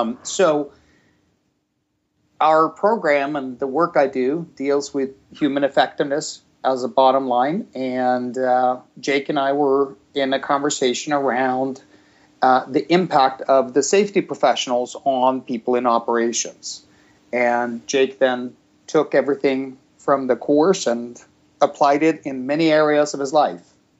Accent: Sweden; English is a second language; now in United States; I'm born and raised in Sweden. I'm born and raised in Sweden, where that's actually a male name, so that's my heritage. I've been in the United States for close

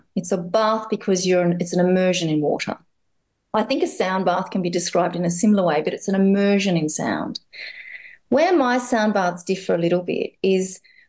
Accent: Australia; first language English; You know, I'm English. I'm Australian, but I speak English. It's my first language.

